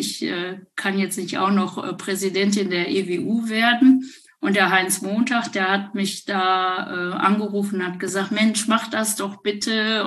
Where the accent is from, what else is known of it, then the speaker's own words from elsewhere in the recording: Dinslaken, North Rhine-Westphalia, Germany; aber bei uns in Dienstlaken gab es halt eben, und Kirchhellen